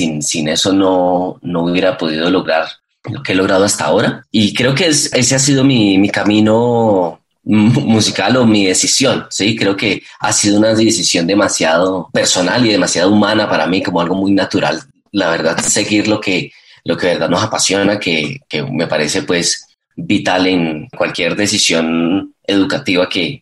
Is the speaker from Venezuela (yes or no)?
no; Buga, Valle del Cauca, Colombia; desde pequeño tuve clases de piano en Buga. Yo soy originalmente de Buga.